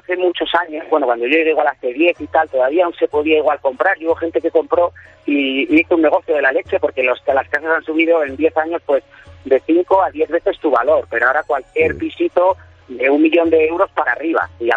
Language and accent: Spanish; Tudela, Navarre, Spain; Soy de Navarra, de la Ribera de Navarra. Soy de Tudela y, bueno, mi familia es de un pueblito al lado de Tudela, toda mi familia de Murchant, un pueblito tremendo.